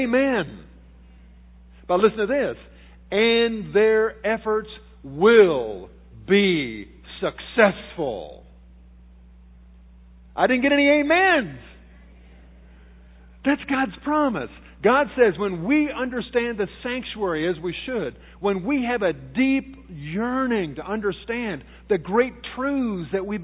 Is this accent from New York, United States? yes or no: no; Washington, District of Columbia, United States; I grew up in Washington, D.C., I took my little Volkswagen Bug to the gas station, gave it 10 gallons of gas for $2.70.